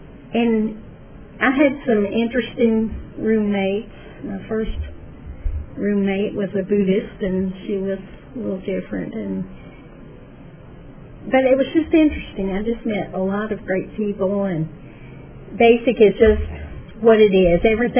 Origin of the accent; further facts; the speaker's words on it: Frankfort, Kentucky, United States; I was born and raised right here in Frankfort, Kentucky.